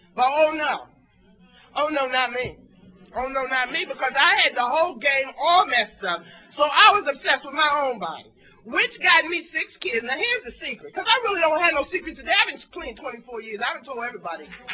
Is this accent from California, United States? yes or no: no; Somerset, New Jersey, United States